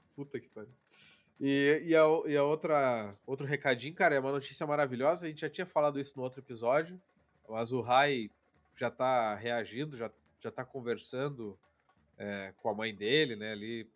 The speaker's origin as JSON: {"language": "Portuguese", "town": "Pelotas", "region": "Rio Grande do Sul", "country": "Brazil", "tie": "born or raised there", "lives_now": "Curitiba, Brazil", "said": "bem pertinho da onde eu cresci, lá no final do Areal. E começou o inverno, né, hoje, né, literalmente, então, e tá bem frio já. Em Pelotas, aqui em Curitiba tá frio, mas em Pelotas tá mais ainda."}